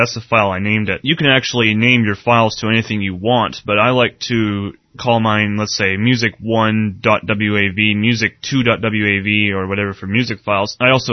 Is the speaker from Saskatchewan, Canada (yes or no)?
yes; Mortlach, Saskatchewan, Canada; from Mortlach, Saskatchewan, Canada.